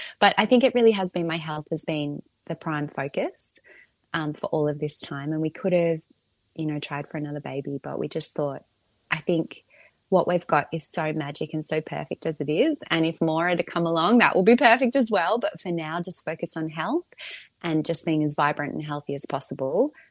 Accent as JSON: {"language": "English", "town": "Melbourne", "region": "Victoria", "country": "Australia", "said": "I am from Melbourne."}